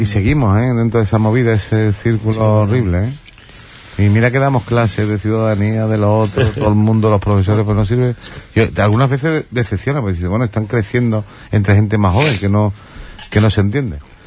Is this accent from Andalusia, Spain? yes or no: yes; Seville, Andalusia, Spain; y yo soy de Triana, ¿eh?